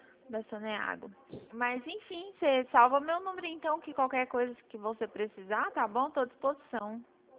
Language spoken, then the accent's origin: Portuguese; Goiânia, Goiás, Brazil; Sou aqui de Goiânia.